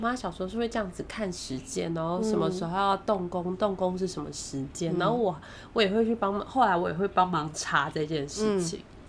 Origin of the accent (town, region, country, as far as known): Taiwan